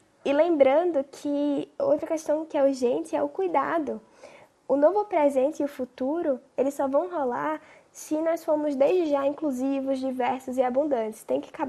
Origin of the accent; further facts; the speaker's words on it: Arapiraca, Alagoas, Brazil; now in Recife, Brazil; tenho 24 anos, eu sou nordestina de Arapiraca, hoje eu moro em Recife